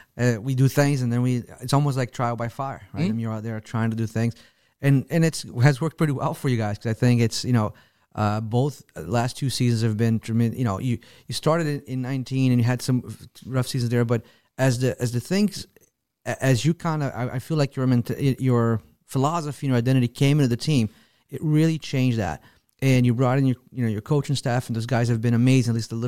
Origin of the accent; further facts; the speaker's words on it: Tennessee, United States; I grew up in Tennessee, so yeah, it's cornhole for me.